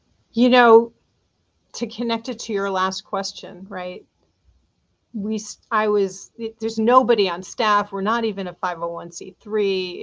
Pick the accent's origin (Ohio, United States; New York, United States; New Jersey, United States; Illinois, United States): New York, United States; New York City; I'm from the Upper West Side, going to get a taxi to go all the way downtown